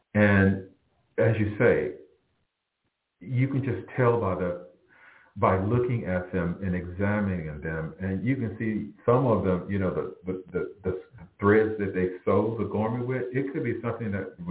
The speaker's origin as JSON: {"language": "English", "region": "the South", "country": "United States", "tie": "born or raised there", "said": "You know, where I grew up in the South and where I grew up, I don't recall, we didn't have thrift stores."}